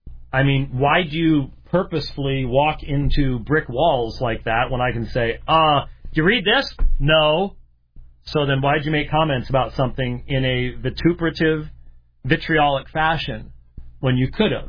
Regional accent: Scotland, United Kingdom; I'm a Scotsman.

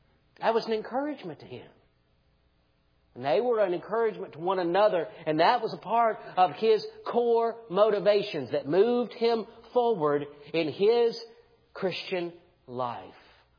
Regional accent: Deep South, United States; I grew up in the Deep South in the late 60s, early 70s

